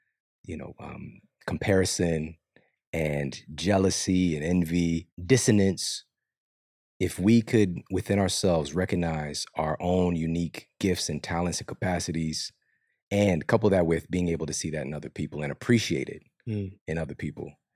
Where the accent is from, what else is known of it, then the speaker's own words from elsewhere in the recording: St. Louis, Missouri, United States; And yes, we're from St. Louis, man.